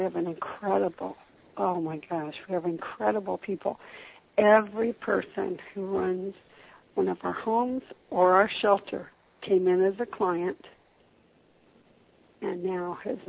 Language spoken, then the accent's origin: English; Newfoundland and Labrador, Canada; I am actually from Labrador, Canada, up by Greenland